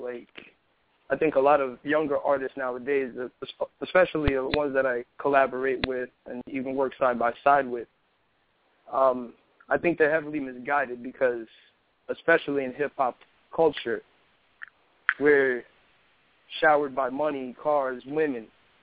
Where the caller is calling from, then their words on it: Orlando, Florida, United States; Okay, I'm calling from Orlando, Florida.